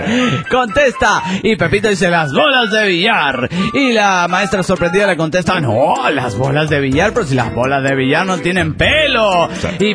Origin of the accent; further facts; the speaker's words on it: Tijuana, Baja California, Mexico; de Tijuana, México.